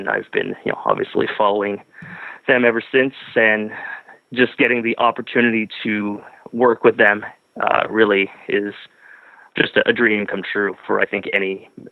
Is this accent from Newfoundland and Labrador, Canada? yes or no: no; Ottawa, Ontario, Canada; Growing up in Ottawa wasn't very difficult for me.